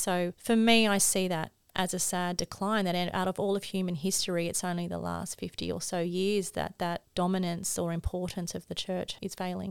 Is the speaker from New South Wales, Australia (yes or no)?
yes; New South Wales, Australia; I never thought, growing up in the Hawkesbury, knowing so many people, living here, I would have that small posse of people who just hate you.